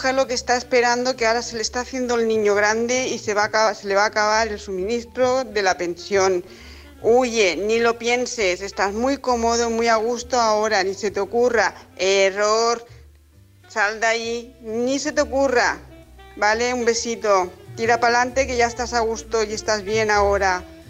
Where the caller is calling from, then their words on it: Barcelona, Catalonia, Spain; de Barcelona.